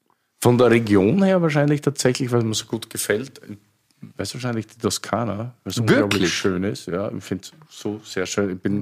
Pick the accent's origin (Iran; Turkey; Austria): Austria; Styria; ich bin eigentlich Steirer.